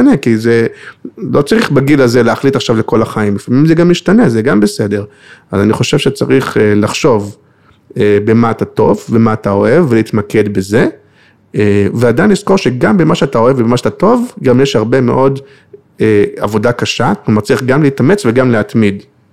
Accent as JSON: {"language": "Hebrew", "town": "Kfar Saba", "region": "Central District", "country": "Israel", "tie": "born or raised there", "said": "אני גדלתי בכפר סבא"}